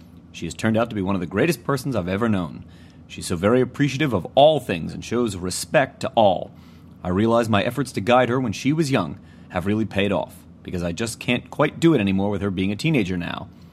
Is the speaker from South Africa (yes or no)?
no; Reading, Pennsylvania, United States; I will be wrestling in my hometown of Reading, Pennsylvania.